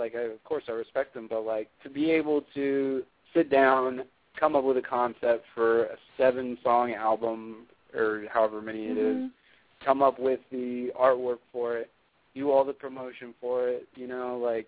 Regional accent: Texas, United States; being growing up in Texas, it can be really easy to spot a Texan out of the room.

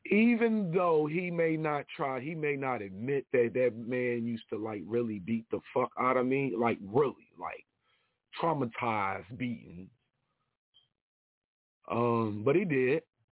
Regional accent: Kansas City, Missouri, United States; now in Philadelphia, United States; So I actually moved to Philadelphia I moved to the East Coast from Kansas City, Missouri.

